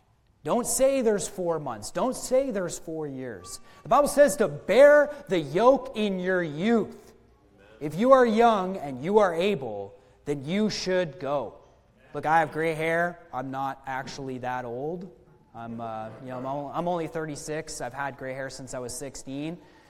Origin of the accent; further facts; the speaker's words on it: Canada; because I'm from Canada and I speak a little bit of French.